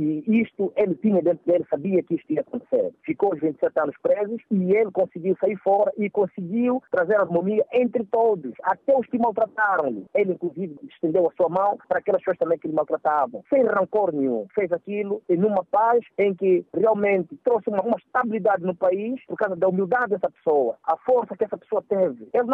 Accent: Angola; entre nós próprios como angolanos.

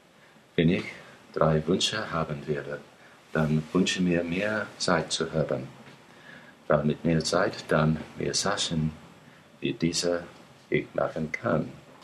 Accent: Brisbane, Queensland, Australia; German is a second language; ich komme aus Australien. Ich bin dort 1956 in Brisbane geboren und da ich lebe noch. Brisbane ist eine große Stadt und obwohl sie unbemerkenswert ist, liegt sie ganz in der Nähe von schönen Stranden, Bergen und Regenwäldern.

